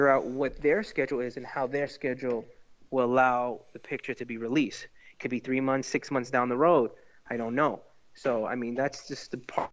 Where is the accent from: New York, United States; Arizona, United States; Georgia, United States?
New York, United States; New York City; You know, I've growing up in New York City, I've very, very, very, you know, interesting background.